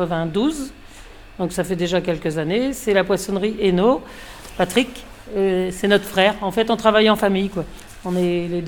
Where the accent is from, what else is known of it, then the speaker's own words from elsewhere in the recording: Lancieux, Brittany, France; on est natifs de Lancieux.